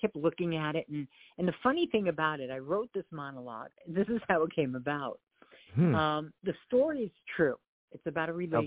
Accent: Fort Lee, New Jersey, United States; And I was born and raised in Fort Lee. So that was my entire backdrop my whole life.

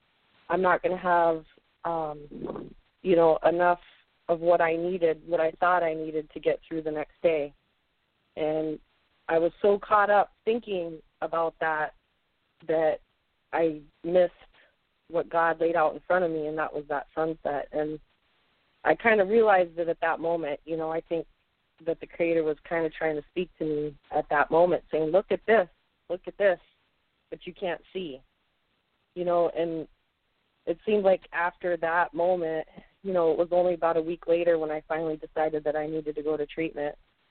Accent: California, United States; moved away as an adult; now in Sault Ste. Marie, United States; I live currently in Sault Ste. Marie, Michigan, originally from born and raised in California near Santa Cruz.

